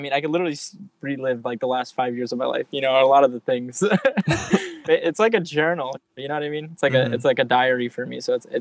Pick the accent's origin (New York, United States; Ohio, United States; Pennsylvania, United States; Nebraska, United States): New York, United States; Buffalo; born there; now in Florida, United States; So I was born in New York, Buffalo, okay. New York, but I've lived all along the East Coast, really, and now I'm currently in Florida.